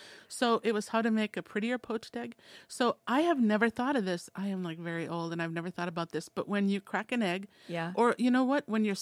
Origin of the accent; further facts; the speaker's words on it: United States; as an American, my expectation when I cut into something that looks like banana bread